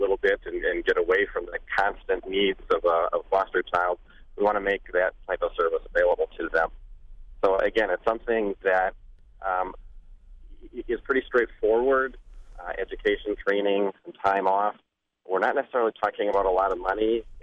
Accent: Wisconsin, United States; You know, I'm from La Crosse County, which has really a good history of innovation and trying new ideas.

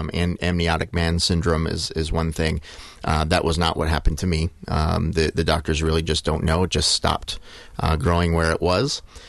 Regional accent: Madison, Wisconsin, United States; I grew up here in Madison. I went to Crestwood Elementary School.

